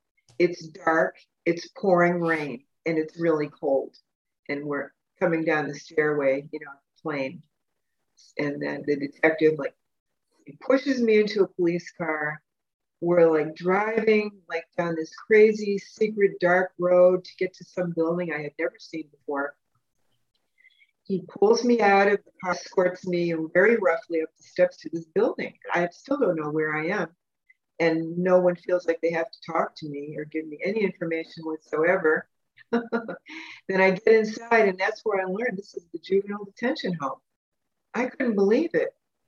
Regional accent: Cleveland Heights, Ohio, United States; threaten to hurt me just because I was from Cleveland Heights.

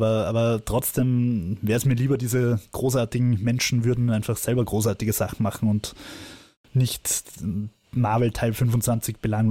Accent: Austria; Na, also, für mich als Österreicher

